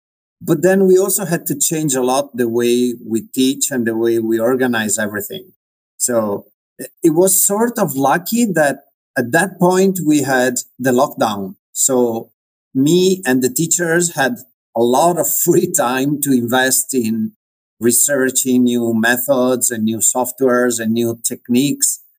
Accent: Italy; first language Italian; English is a second language; And then I came back to Italy, my hometown actually, and from my hometown, I started a language school 20 years ago.

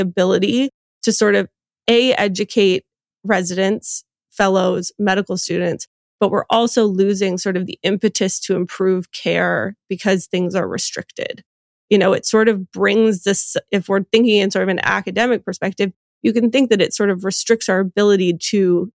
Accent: Canada; And I think as a Canadian, I mean, I certainly wrote this when I was a fellow in the US.

